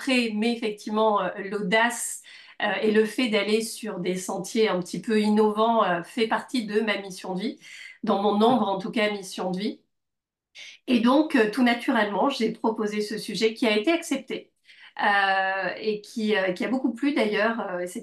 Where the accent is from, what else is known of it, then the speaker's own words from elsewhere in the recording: Bordeaux, Nouvelle-Aquitaine, France; Alors, en essayant d'être assez succincte, je suis bordelaise.